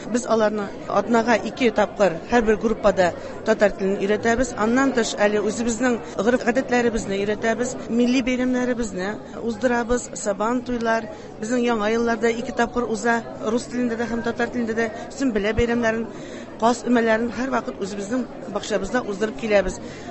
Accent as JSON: {"language": "Tatar", "town": "Izhevsk", "region": "Udmurtia", "country": "Russia", "said": "Без Удмуртиядан, Ижор шәһәреннән."}